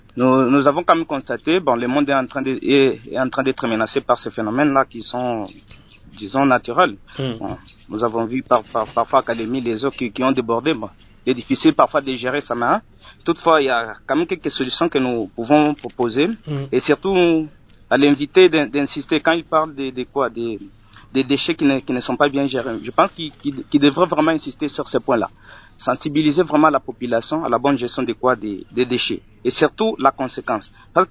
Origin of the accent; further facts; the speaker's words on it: Lubumbashi, Haut-Katanga, DR Congo; Mais quand vous allez en Zambie, les bouteilles ne sont pas vraiment nombreuses comme ici, chez nous, à Lubumbashi.